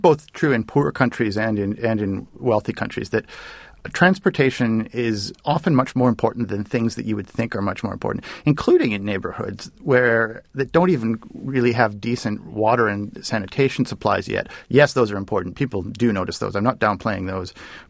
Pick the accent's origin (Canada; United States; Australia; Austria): Canada; Toronto, Ontario; when I grew up in Toronto, I certainly was surrounded by Chinese and Portuguese and Italians using this cheap housing stock as a place to start businesses and so on.